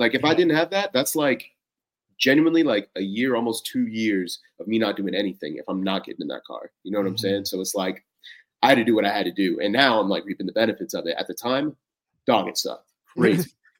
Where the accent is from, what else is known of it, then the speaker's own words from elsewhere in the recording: Waterloo, Iowa, United States; As a black man that was born in Iowa, I could give you a lush history lesson in our racial disparity in that state. straight up Waterloo, Iowa